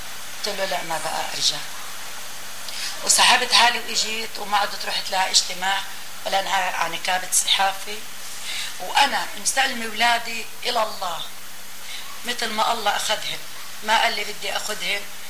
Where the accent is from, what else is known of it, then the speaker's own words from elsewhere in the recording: Palestine; moved away as an adult; also born or lived in Lebanon; لا نحن طلعنا بجبال حافي من فلسطين لعيت الشعب